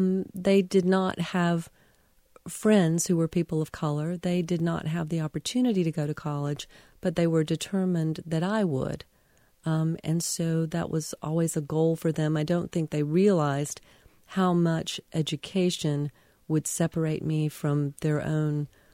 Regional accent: Macon, Georgia, United States; born there; Well, I was born in Macon.

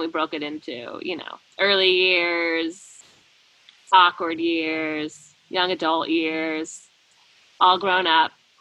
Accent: Boston, Massachusetts, United States; I'm from Boston originally

